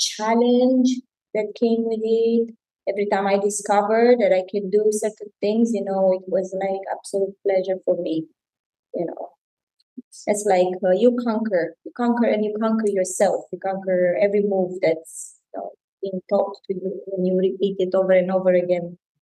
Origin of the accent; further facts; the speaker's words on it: Sibiu, Sibiu County, Romania; I come from Sibiu. That's the center of the country, a very beautiful place to visit.